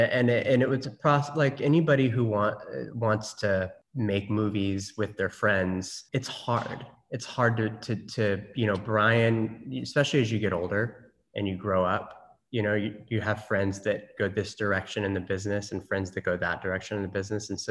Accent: Norman, Oklahoma, United States; And I'm from Norman, Oklahoma

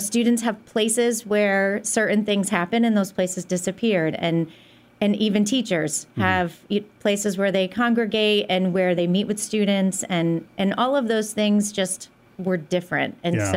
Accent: Pittsfield, Massachusetts, United States; So I was born in Pittsfield. I've been here my entire life. I have actually lived in the same house since I was 3 years old.

